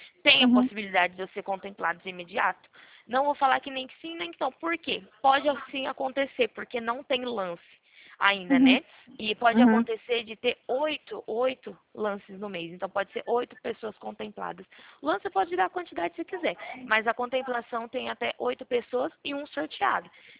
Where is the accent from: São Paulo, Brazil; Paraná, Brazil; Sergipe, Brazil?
São Paulo, Brazil; Ribeirão Preto; como eu sou de Ribeirão Preto também